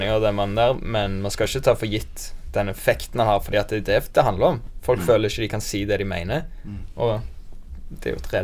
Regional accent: Stavanger, Rogaland, Norway; vi vokste opp med sånn, i Stavanger med sånn

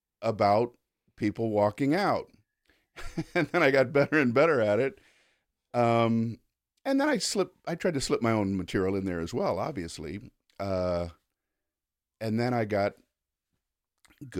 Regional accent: Miami, Florida, United States; So anyway, I grew up in Miami, Florida.

